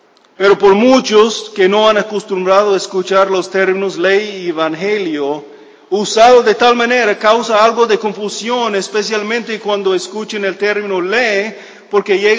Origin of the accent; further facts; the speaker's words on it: United States; Spanish is a second language; yo entiendo, creciendo en los Estados Unidos, yo nunca daba mucha atención de la gramática de mi idioma